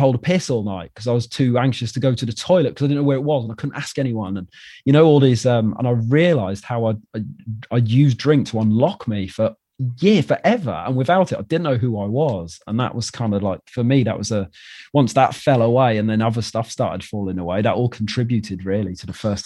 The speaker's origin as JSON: {"language": "English", "region": "Wales", "country": "United Kingdom", "moved": "yes", "said": "I'm from Wales and I moved here. So I don't know. I do now. I've been here 10 years."}